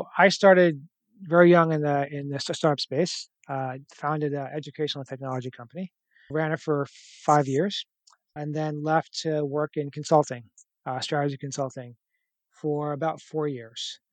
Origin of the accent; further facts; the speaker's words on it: New York City, New York, United States; I come from New York City.